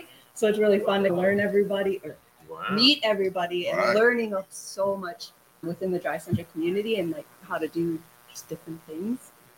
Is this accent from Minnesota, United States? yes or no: yes; Minnesota, United States; I'm from Minnesota.